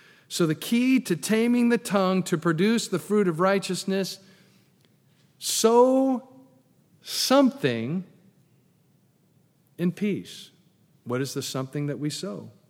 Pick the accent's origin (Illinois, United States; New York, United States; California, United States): California, United States; And the whole time, I'm from California, guess what I'm thinking? Earthquake, that's right.